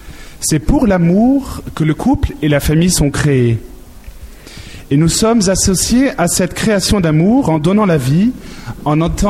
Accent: Lille, Hauts-de-France, France; Si nous avons une étiquette bleue, c'est que nous venons du nord de la France, donc de Lille.

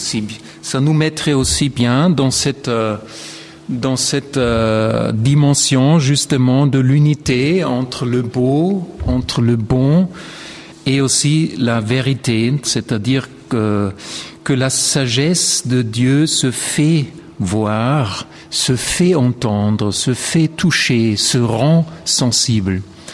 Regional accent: Vienna, Austria; French is a second language; Et comme je suis de Vienne, j'ai toujours tendance de...

